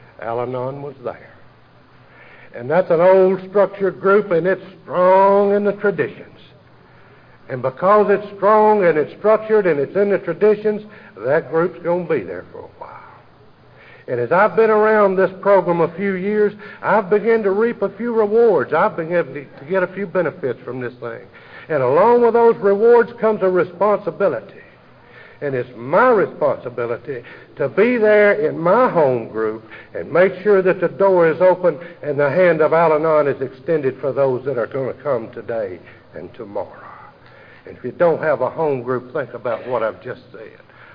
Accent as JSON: {"language": "English", "town": "Hueytown", "region": "Alabama", "country": "United States", "said": "when I introduced myself to you, I told you that I was from Hueytown, and I am. I live in Hueytown"}